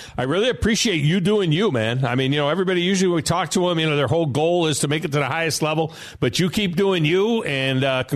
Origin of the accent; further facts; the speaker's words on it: Tennessee, United States; It's the Bill Dance Signature Lakes in my home state of Tennessee. I actually live on one of these lakes at Tim's Ford Lake, which is right near the border, the Alabama border.